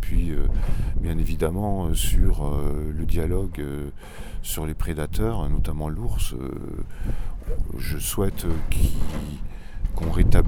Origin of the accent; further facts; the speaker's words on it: Auvergne-Rhône-Alpes, France; je viens du Vercors, donc ce n'est pas du tout la même configuration des lieux